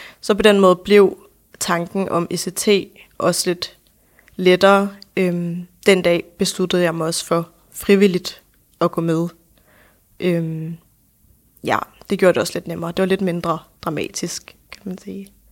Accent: Copenhagen, Capital Region of Denmark, Denmark; og jeg er 23 år gammel, og jeg kommer fra København.

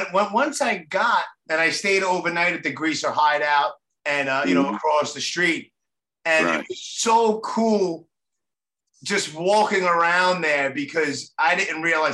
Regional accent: Brooklyn, New York, United States; I'm born and raised in Brooklyn knucklehead over here.

